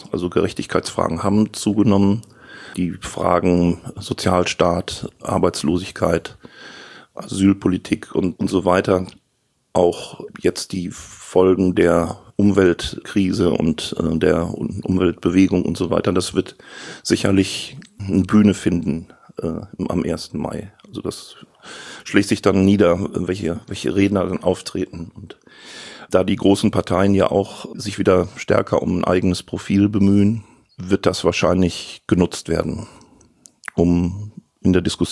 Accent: North Rhine-Westphalia, Germany; ich bin im Ruhrgebiet groß geworden

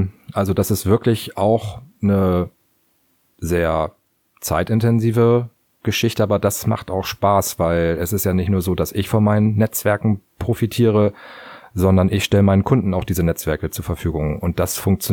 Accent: Cuxhaven, Lower Saxony, Germany; ich vermiete ja Musikanlagen in Cuxhaven, weil Cuxhaven ist mein Heimatort und auch der Ort, in dem ich wohne.

